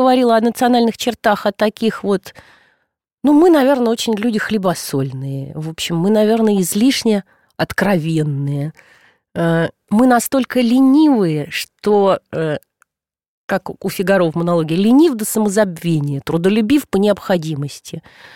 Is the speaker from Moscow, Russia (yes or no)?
yes; Moscow, Russia; мы горожане сейчас. Вот мы москвичи.